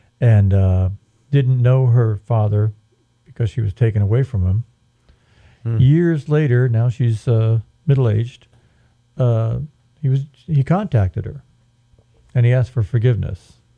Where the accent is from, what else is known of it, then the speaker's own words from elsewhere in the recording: New York, United States; You know, I grew up in New York in a big Italian family, and you heard a lot about revenge.